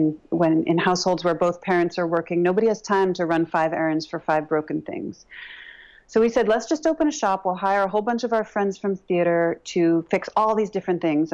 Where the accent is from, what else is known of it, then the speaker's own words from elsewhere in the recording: Brooklyn, New York, United States; When I grew up, I live in New York, and I grew up in Brooklyn, and when I was little, I used to go down to 7th Avenue with my mother.